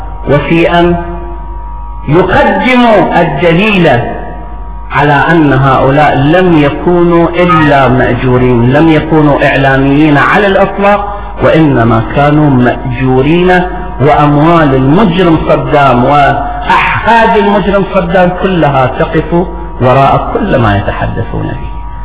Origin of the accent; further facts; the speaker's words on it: Iraq; المصلحة بالنسبة لنا كعراقيين أن نؤسس نظاما ديمقراطيا